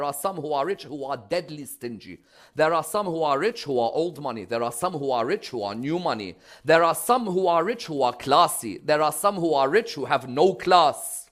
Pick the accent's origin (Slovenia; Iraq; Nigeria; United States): Iraq; English is a second language; I've seen people in my home country, Iraq, when they ask them a question, the guy just can't say, I don't know.